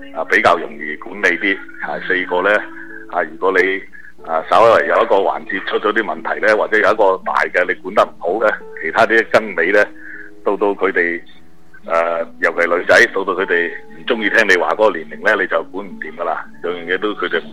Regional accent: China; now in United States; 即系我哋系中国人，中国人嘅文化咧，同美国人咧、西方人咧有啲唔同

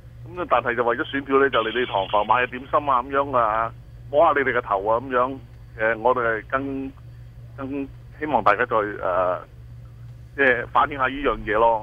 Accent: China; 同埋我哋中国人系受到相当歧视嘅。

